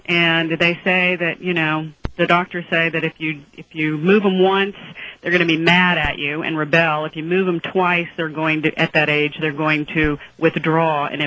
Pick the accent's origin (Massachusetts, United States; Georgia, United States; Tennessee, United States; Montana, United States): Georgia, United States; Fort Benning; born there; moved away; I was born in Fort Benning, Georgia, and left for 17 years and came back.